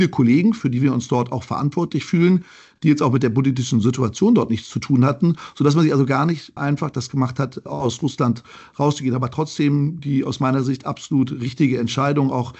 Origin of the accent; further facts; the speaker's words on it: Düsseldorf, North Rhine-Westphalia, Germany; habe dann überlegt in meiner Heimatstadt Düsseldorf, was ist ein interessanter Konzern?